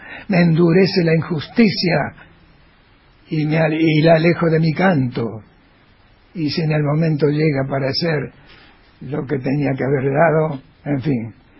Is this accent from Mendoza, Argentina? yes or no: no; Ramos Mejía, Buenos Aires Province, Argentina; born or raised there